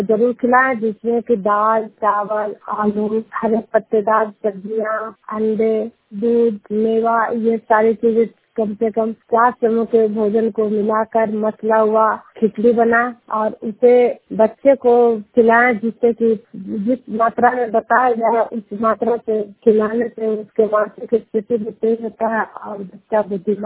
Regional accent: Bihar, India; मैं नालंदा जिला गाँव की निवासी हूँ

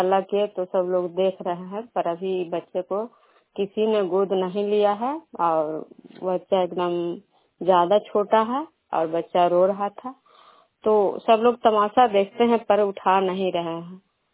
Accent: Vishnupur, Bihar, India

